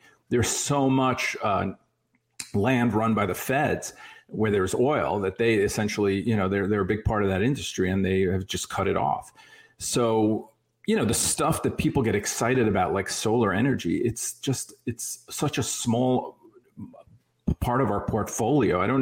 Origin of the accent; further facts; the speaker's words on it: New York, United States; where I grew up on Long Island, actually, there was a power plant they built, I think it was called Shoreham